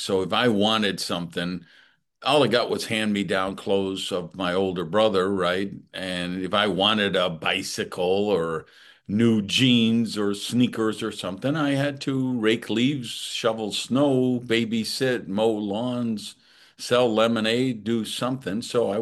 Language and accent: English; Madison, Wisconsin, United States; I grew up in Madison, Wisconsin, a single mother who was trying to raise three kids by herself